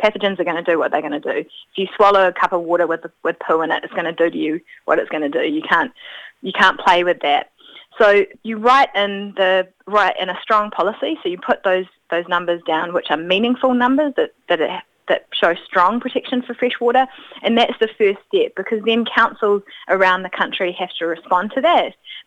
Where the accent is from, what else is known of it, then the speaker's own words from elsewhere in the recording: Auckland, New Zealand; very long overdue in my hometown of Auckland.